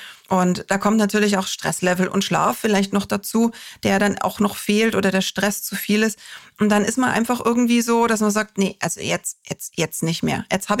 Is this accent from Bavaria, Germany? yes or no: yes; Bavaria, Germany; ich komme aus Bayern